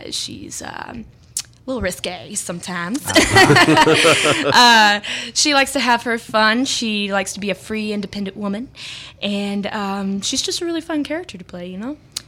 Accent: Covington, Louisiana, United States; now in Shreveport, United States; I'm originally from Covington, Louisiana, and I moved up to Shreveport about probably 6 years ago or so.

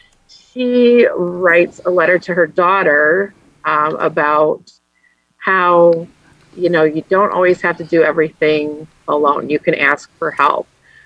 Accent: Hobart, Tasmania, Australia; I brought it to my hometown of Hobart.

